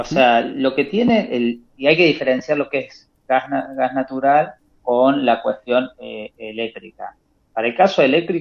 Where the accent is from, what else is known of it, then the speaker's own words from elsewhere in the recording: Río Cuarto, Córdoba, Argentina; now in Buenos Aires, Argentina; Yo conozco la realidad de Córdoba, pues soy de Río Cuarto, Córdoba, y conozco la realidad de Buenos Aires, porque me toca vivir acá actualmente.